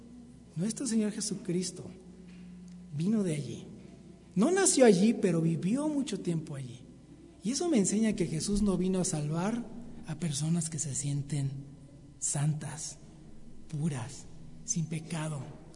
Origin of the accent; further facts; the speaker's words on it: Mexico City, Mexico; Bueno, yo soy del DF. Tenemos buena reputación los del DF, ¿no?